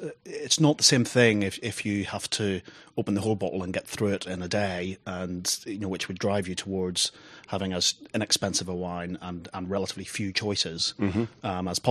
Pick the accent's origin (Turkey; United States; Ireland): Ireland; moved away as an adult; now in England, United Kingdom; I grew up in Ireland, but I came over to England for university and have stayed here ever since. That was probably 15, 16 years ago.